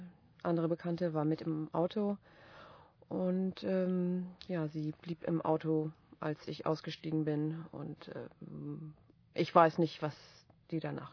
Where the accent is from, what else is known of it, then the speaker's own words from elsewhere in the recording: Marburg, Hesse, Germany; now in Berlin, Germany; Ich komme aus Marburg und wohne erst seit 2 Jahren in Berlin.